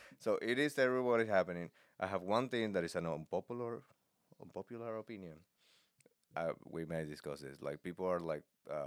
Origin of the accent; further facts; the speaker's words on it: Venezuela; and I'm from Venezuela.